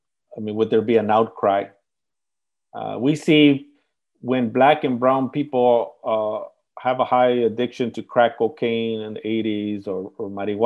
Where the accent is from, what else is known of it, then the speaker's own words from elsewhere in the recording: United States; And I'm an American, and I was born here, so I can speak this way.